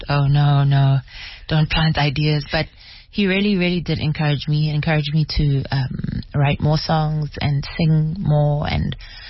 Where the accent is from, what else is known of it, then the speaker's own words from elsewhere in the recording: Soshanguve, Gauteng, South Africa; I grew up in Soshanguve.